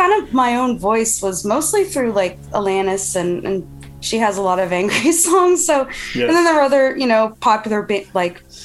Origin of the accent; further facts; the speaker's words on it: Greenville, Ohio, United States; I was born in Ohio. My childhood was spent mostly in little north of Dayton, Ohio, in a little town called Greenville. It was this very quaint, just Midwestern town right on the border of Indiana.